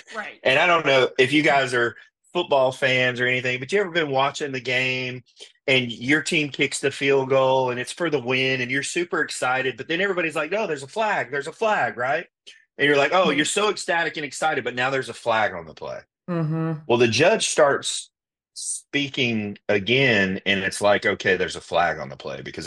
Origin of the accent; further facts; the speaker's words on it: United States; I'm an American soldier on the other side of the world, serving my country, protecting their country, in trial for life in prison.